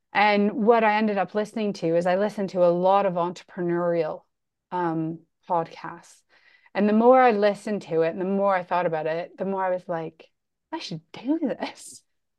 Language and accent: English; Canada; now in United Kingdom; being a Canadian in the UK